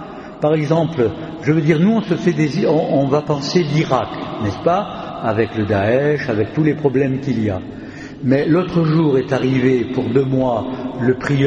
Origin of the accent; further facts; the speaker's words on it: France; chez nous en France